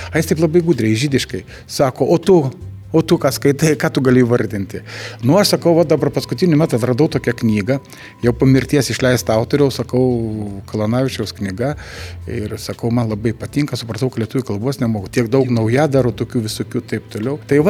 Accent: Klaipėda, Klaipėda County, Lithuania; Taip, aš žemaitis esu.

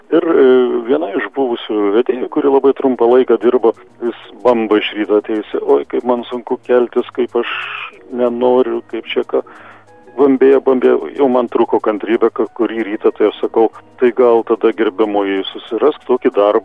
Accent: Joniškis, Šiauliai County, Lithuania; iš vaikystės mano buvo prasta kalba, todėl kad aš iš Joniškio, ten tokia savotiška tarmė buvo, trumpinimai ilgųjų balsių arba trumpųjų ilginimai, galūnių nukandimas ir panašiai prie Latvijos sienos.

